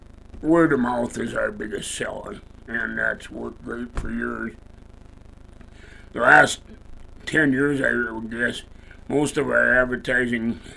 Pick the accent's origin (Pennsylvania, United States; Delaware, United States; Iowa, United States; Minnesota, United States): Iowa, United States; the Fadim's from that are from Comfrey, and I'm from Iowa.